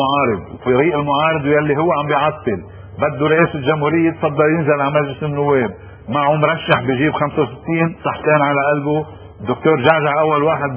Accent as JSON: {"language": "Arabic", "country": "Lebanon", "said": "لكن المؤسف انه نحن كلبنانيين صرنا نعتبرها"}